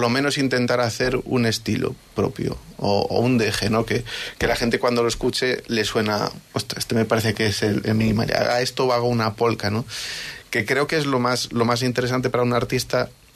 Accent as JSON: {"language": "Spanish", "region": "Galicia", "country": "Spain", "tie": "born or raised there", "also_born_or_lived": "Basque Country", "accent": "Celtic", "said": "yo nací en el País Vasco, me crié en Galicia, entonces tengo, aparte de que en el habla, pues un acento celta, pues también a la hora de tocar, quieras o no, pues tienes también ese deje, ¿no?"}